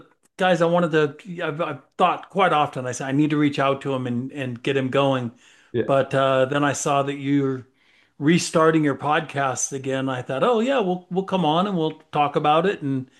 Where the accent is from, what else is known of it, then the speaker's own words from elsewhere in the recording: Hayward, California, United States; I grew up in the Hayward, East Bay area, and then my first coaching gig was at Cal State East Bay.